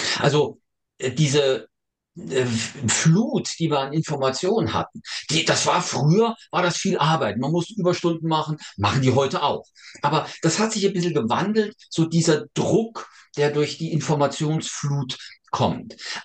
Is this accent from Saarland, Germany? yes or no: yes; Saarland, Germany; ich habe das studiert in Saarbrücken, übrigens, bin ja Saarländer.